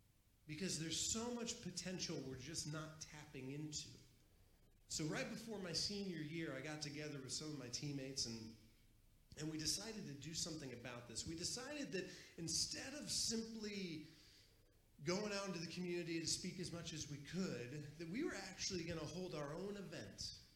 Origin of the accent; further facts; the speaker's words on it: Van Wert, Ohio, United States; rode up to my hometown of Van Wert, Ohio, got off the bus